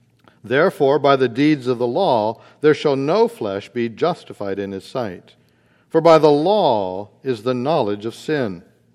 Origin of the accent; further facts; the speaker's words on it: United States; We love our country.